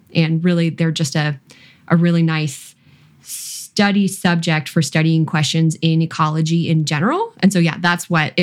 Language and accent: English; Ontario, Canada; now in Nova Scotia, Canada; I'm a Canadian, for starters. I grew up in Southern Ontario, and now I live in Nova Scotia on the east coast of Canada. And I landed in Nova Scotia when I moved to Halifax for grad school in 2011, and I never left.